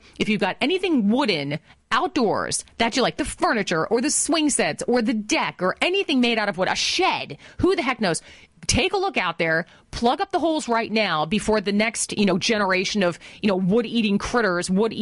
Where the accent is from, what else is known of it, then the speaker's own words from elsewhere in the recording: Wisconsin, United States; when I grew up in Wisconsin, the only room that had an air conditioner, first of all, was my folks' bedroom.